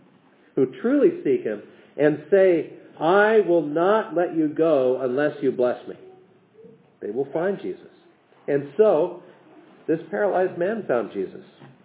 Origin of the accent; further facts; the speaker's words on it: West Coast, United States; I knew a preacher when I was growing up on the West Coast, and he had no arms.